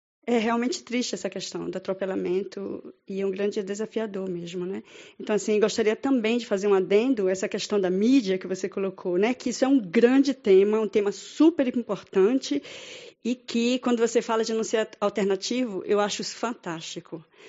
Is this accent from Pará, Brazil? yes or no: yes; Belém, Pará, Brazil; now in Frankfurt, Germany; Falei ontem à noite, eu venho da região amazônica, eu sou de Belém do Pará, moro em Frankfurt.